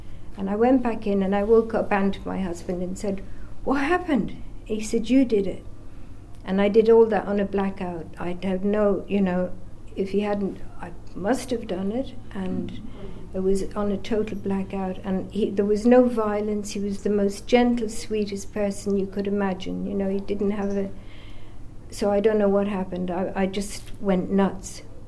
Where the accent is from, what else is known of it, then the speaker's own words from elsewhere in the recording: Ireland; I'm not, I'm an Irish Catholic, you know.